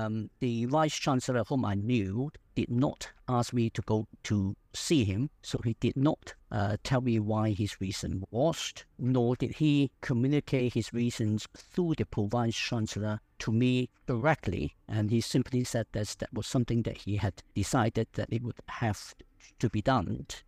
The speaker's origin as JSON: {"language": "English", "country": "Hong Kong", "tie": "born there", "said": "I was born in Hong Kong and I went to Oxford in 1981."}